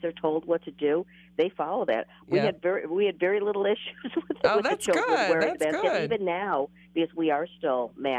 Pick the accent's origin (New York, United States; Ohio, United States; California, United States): New York, United States; Rochester; I grew up in Rochester. I have never seen the community pull together the way it has through the COVID pandemic.